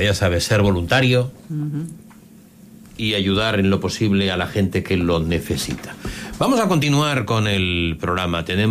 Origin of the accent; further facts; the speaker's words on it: Lleida, Catalonia, Spain; De Lleida soy yo que soy del Pirineo.